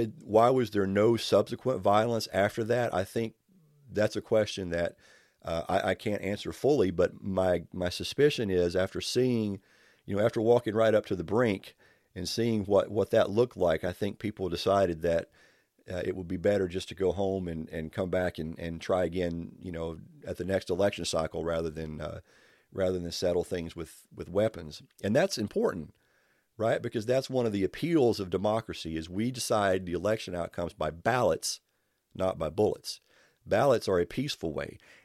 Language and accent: English; Kentucky, United States; that was in Kentucky, right here in my home state, in the year 1900.